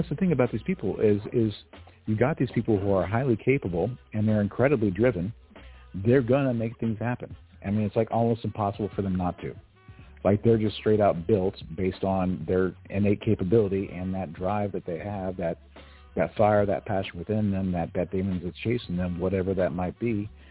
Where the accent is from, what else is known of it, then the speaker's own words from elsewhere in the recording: Kansas, United States; But I grew up in Kansas. You know, I'm around all these very simple, very normal people